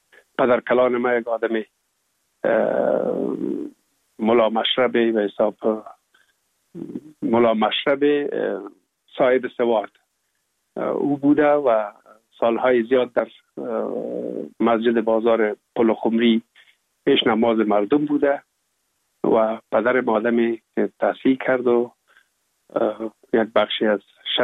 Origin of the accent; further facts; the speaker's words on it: Kabul, Afghanistan; also born or lived in Pul-e Khumri; ما در شهر پلخمری به دنیا آمدیم، یعنی در ولایت بغلان شهر پلخمری، و تا 1 سالگی را ما هم در موش گذاشتندیم. بعد از او جاب کار بابیم حساب در کابل میکرد و انتقال کرد به اینجا. ما هم امرای مادرم با بابیم یا پدرم آمدیم به کابل